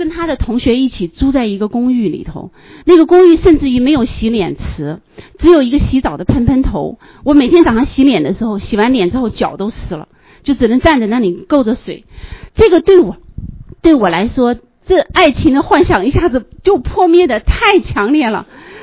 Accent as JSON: {"language": "Chinese", "region": "southern China", "country": "China", "lives_now": "Beijing, China", "said": "我是南方人，我一到北京第一件事情就是每天流鼻血"}